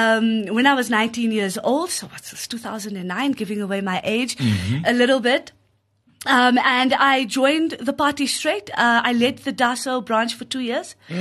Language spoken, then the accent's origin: English; Johannesburg, Gauteng, South Africa; Yeah, so I'm originally from Johannesburg, so born and bred in the city. I was raised in a single-parent household.